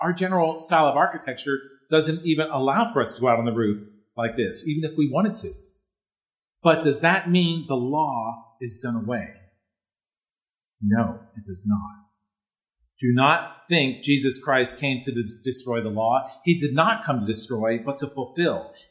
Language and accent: English; Pennsylvania, United States; now in North Texas, United States; You know, maples remind me so much of where I grew up in Pennsylvania. You don't see a whole lot of these types of maples in North Texas.